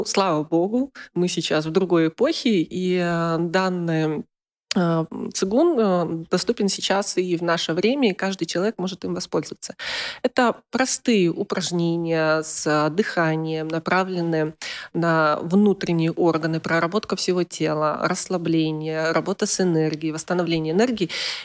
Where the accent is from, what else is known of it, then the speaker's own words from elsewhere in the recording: Far East, Russia; Я выросла в семье врачей восточной медицины, я выросла на Дальнем Востоке, 25 лет мы там прожили